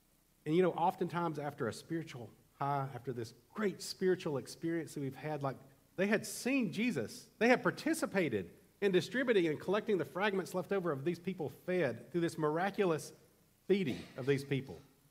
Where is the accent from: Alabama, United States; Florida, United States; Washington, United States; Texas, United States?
Alabama, United States; We have a lot of weird sayings in this deep south. I came from Alabama.